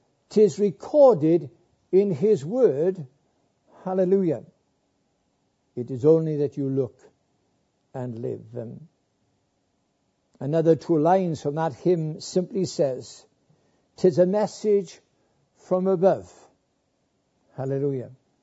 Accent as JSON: {"language": "English", "region": "Wales", "country": "United Kingdom", "tie": "born or raised there", "said": "When I grew up in South Wales, my late dad was a pastor before me"}